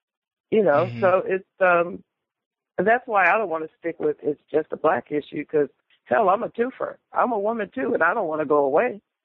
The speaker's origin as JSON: {"language": "English", "town": "Compton", "region": "California", "country": "United States", "said": "I'm a girl from Compton, but I know people are more alike than they are different."}